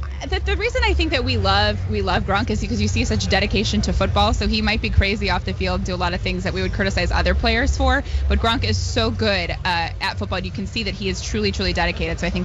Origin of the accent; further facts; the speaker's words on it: Algonquin, Illinois, United States; also born or lived in Highland Park / Crystal Lake; So I was born in Highland Park. I grew up, my family kind of moved around a bunch, but I lived in Algonquin for a while. I lived in Crystal Lake. I went to Prairie Ridge High School.